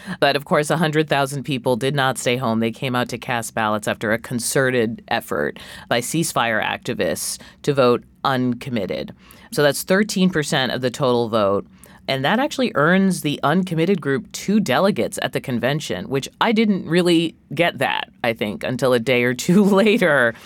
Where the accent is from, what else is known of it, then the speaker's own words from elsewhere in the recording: Massachusetts, United States; Maybe I'm saying that because I'm from Massachusetts.